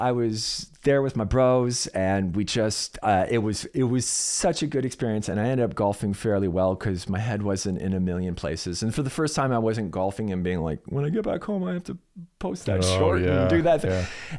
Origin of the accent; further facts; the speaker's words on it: Toronto, Ontario, Canada; I'm like, "Well, we're from Toronto," and da da da.